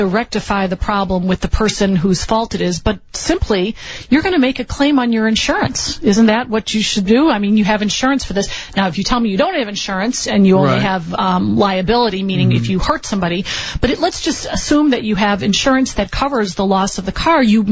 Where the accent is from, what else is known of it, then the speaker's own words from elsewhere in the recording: Berwyn, Illinois, United States; Because back in the day, back when I grew up in Berwyn, you know, people kind of watched out for each other.